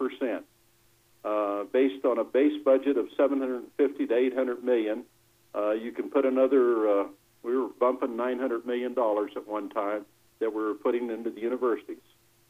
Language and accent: English; Deming, New Mexico, United States; I'm actually from Deming, but we're up in Farmington with the Legislative Finance Committee